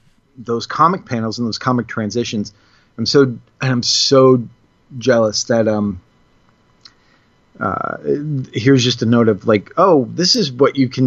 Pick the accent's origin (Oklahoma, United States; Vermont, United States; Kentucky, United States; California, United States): Vermont, United States; I grew up in Vermont, so I looked at that sort of setting and everything and feeling very familiar with this sort of off-the-beaten-path kind of thing.